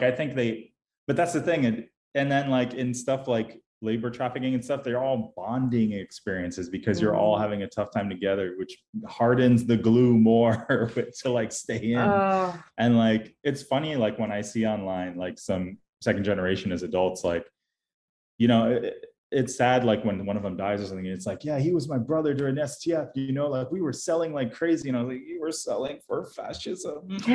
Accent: Tarrytown, New York, United States; I went back and visited last year the house I grew up in Tarrytown from like, you know, the mid 80s to the early 90s.

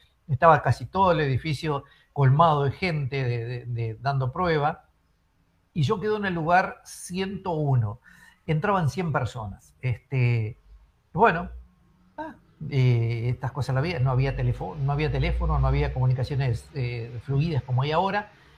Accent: Sarandí del Yí, Durazno, Uruguay; yo primero que nada soy también del interior como tú, digo, soy del departamento de Durazno, de Sarandí allí

